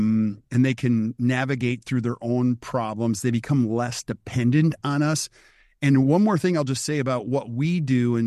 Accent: Stevens Point, Wisconsin, United States; Yeah, so I grew up in Stevens Point, Wisconsin. Graduated from high school in 1988 from Stevens Point Area Senior High School.

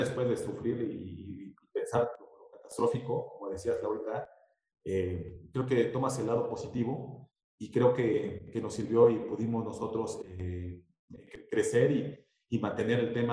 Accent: Oaxaca, Mexico; moved away; yo soy de Oaxaca y vengo a estudiar, y encontré una carrera que no había en Oaxaca

